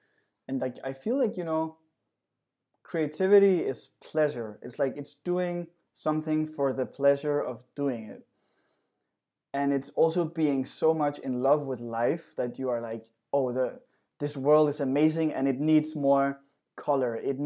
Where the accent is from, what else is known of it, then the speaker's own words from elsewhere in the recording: Central Denmark Region, Denmark; I want to build a skate park in my hometown outside of Aarhus in Denmark where I learned to skate.